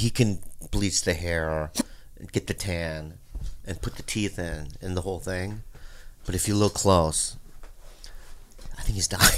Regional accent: United States; But I was born and raised in America. I'm an American as well as you are.

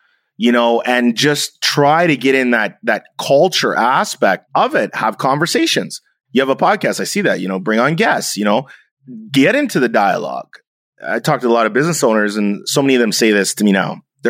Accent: Canada; You know, I'm half German, I'm half Jamaican, I'm Canadian, I'm half black, half white.

